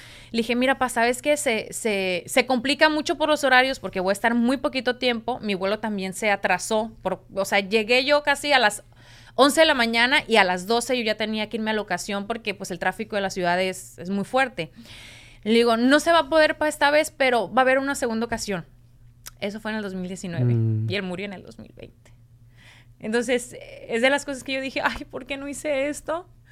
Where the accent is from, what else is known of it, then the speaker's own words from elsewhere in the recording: Mexico; now in United States; veo imágenes de mi país, se me enchina la piel y veo esos momentos tan bonitos de mi tierra, me trae recuerdos de mi niñez